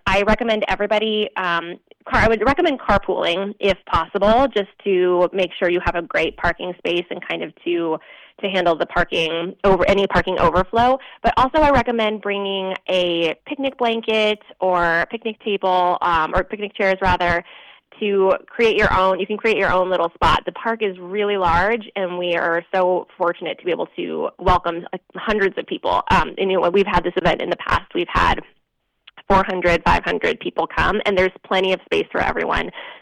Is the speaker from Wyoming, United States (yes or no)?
yes; Sheridan, Wyoming, United States; I grew up in Sheridan and grew up attending UCross events.